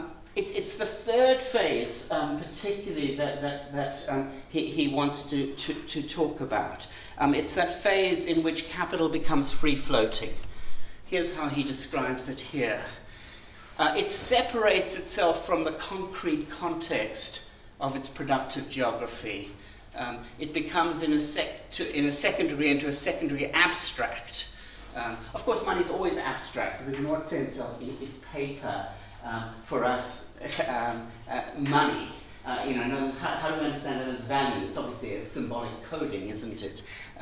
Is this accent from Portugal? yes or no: no; South Africa; For me, being South African, I tend to think of this in terms